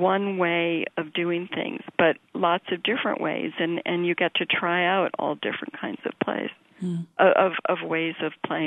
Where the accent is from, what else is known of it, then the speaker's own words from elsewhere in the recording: Detroit, Michigan, United States; I grew up in Detroit